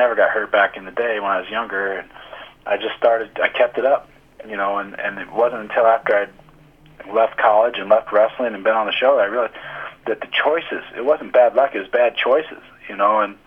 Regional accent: Belle Plaine, Iowa, United States; I was. I grew up in Belle Plaine, Iowa.

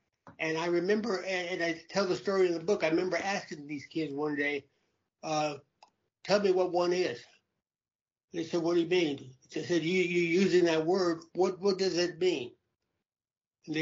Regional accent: El Paso, Texas, United States; I was a karate student and teacher when I was growing up in El Paso.

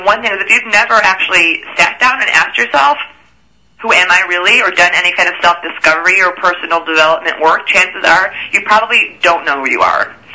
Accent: Chicago, Illinois, United States; You know, when I grew up in Chicago, I didn't know I had emotional wounds.

